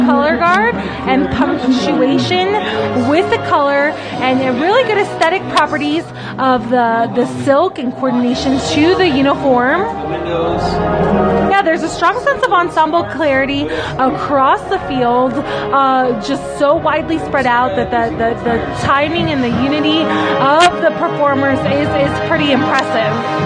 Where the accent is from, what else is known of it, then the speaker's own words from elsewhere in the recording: Gainesville, Florida, United States; I am from Gainesville, Florida.